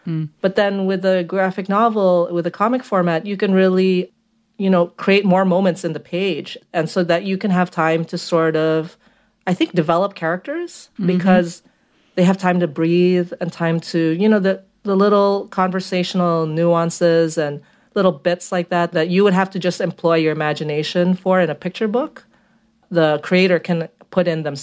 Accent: Philippines; because I grew up in the Philippines

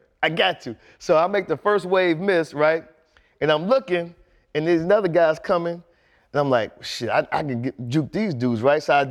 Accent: Cleveland, Ohio, United States; I'm born and raised in Cleveland, Ohio.

